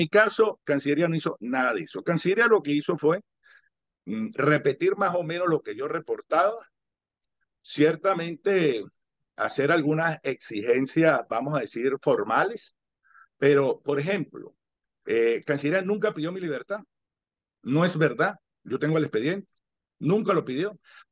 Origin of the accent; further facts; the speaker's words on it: Santiago, Santiago Metropolitan Region, Chile; born there; entiendo de la condición de chileno. Yo nací en la Clínica Santa María, aquí en Santiago.